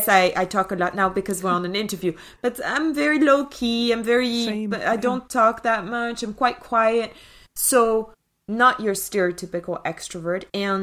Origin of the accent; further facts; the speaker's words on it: France; I come from France.